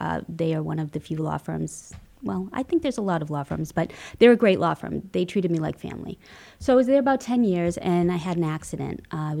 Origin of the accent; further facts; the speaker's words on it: Ireland; I call my agency Paris, not because I'm French. I'm not. I'm Irish.